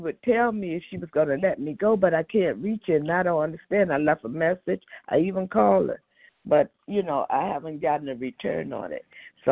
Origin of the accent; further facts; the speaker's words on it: Maryland, United States; I'm from Maryland, and I'm real grateful to be here today.